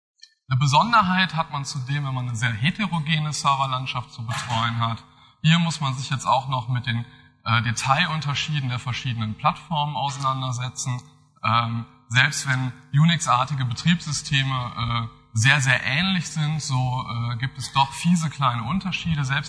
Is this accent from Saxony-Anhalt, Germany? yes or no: no; Bonn, North Rhine-Westphalia, Germany; Ich komme aus Bonn.